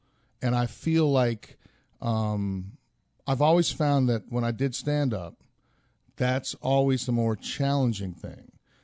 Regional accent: New Jersey, United States; And of course, growing up in Jersey, there's so much

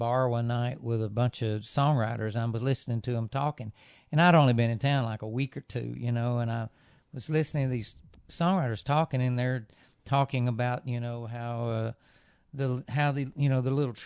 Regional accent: Texas, United States; I told him I'm from Texas.

